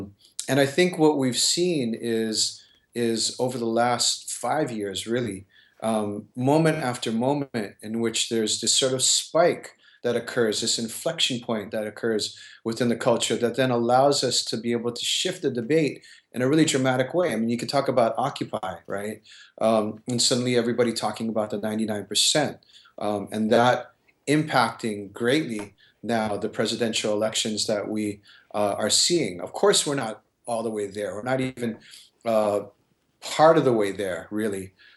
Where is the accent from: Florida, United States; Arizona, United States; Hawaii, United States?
Hawaii, United States; now in California, United States; I was born and raised in Hawaii, and I've been living up here on the continent now for more than half my life, mainly in California, but across the country as well in different spots.